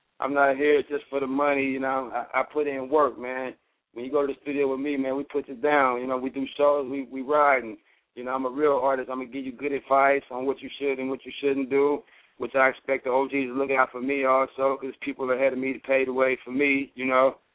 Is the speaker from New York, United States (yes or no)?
no; Los Angeles, California, United States; from Los Angeles.